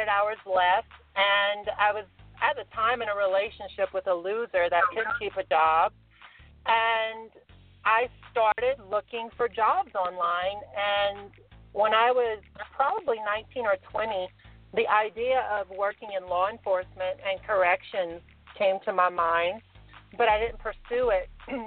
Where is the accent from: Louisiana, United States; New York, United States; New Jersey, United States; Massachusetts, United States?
Louisiana, United States; I am originally from Louisiana. However, I've lived kind of all over the country.